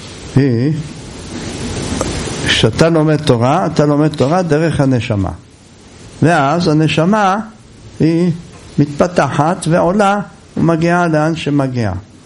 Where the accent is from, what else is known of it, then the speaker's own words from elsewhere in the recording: Jerusalem, Jerusalem District, Israel; גדלנו בירושלים עם הירדנים